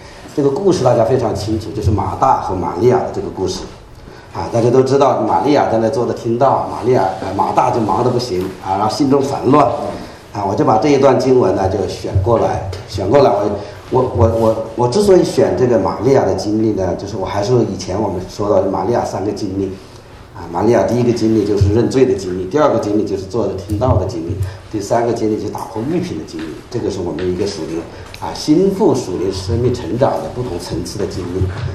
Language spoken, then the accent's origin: Chinese; China; 我们中国人